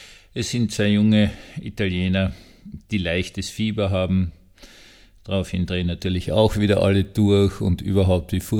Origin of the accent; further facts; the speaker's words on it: Austria; also ich war als Österreicher, habe also absolut kein Verständnis für diese Faschingsumzüge